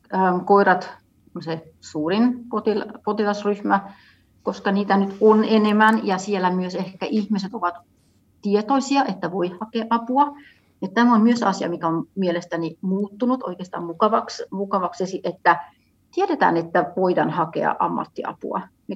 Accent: Switzerland; Finnish is a second language; moved away; mä olen kotoisin Sveitsistä, ja juuri kun mä muutin pois sieltä

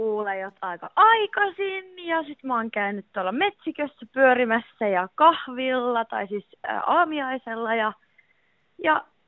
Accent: Northern Finland, Finland; Vähän pohjoisemmasta Suomesta

